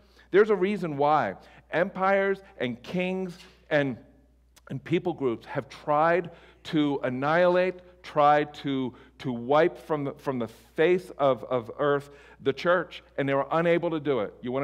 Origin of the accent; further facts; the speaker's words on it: Ireland; because, you know, we're both Irish.